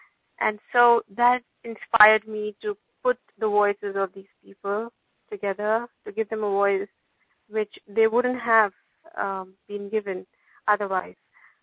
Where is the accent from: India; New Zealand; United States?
India; Mine was about growing up in India and about education